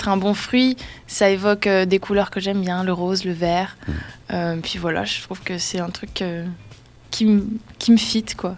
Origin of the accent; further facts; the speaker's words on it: Grand Est, France; Mais c'est dans les Vosges parce que je suis originaire de là-bas, enfin de Lorraine, quoi.